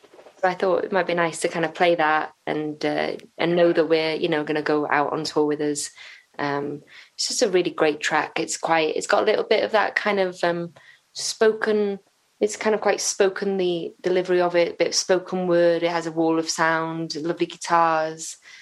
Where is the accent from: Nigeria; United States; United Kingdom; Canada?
United Kingdom; Wales; growing up in Wales